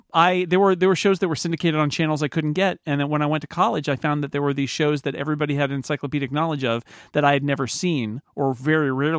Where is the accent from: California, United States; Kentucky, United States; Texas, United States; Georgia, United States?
California, United States; And I grew up in Northern California, but not in the Bay Area